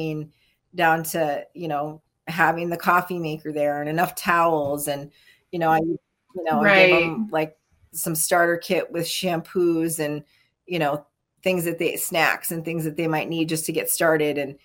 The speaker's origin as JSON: {"language": "English", "town": "Minneapolis", "region": "Minnesota", "country": "United States", "lives_now": "Prescott, United States", "said": "Yeah, I'm originally from Minnesota, so I came out here to get away from the winter."}